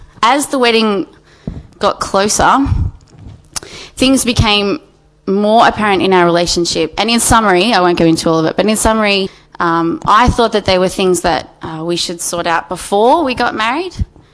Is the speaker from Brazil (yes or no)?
no; Campbelltown, New South Wales, Australia; went to a really tiny primary school and then a really huge hig